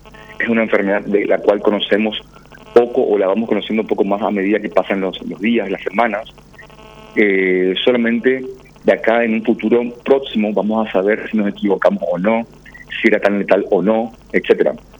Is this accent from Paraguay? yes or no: yes; Paraguay; como ciudadano paraguayo